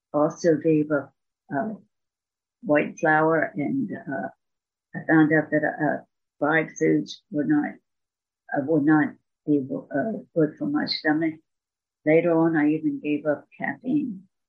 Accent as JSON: {"language": "English", "region": "New Jersey", "country": "United States", "tie": "born or raised there", "also_born_or_lived": "Delaware / Michigan", "moved": "as an adult", "said": "I grew up in South New Jersey in Philadelphia area. And we have moved to Delaware, and then we moved to Michigan, the Detroit area."}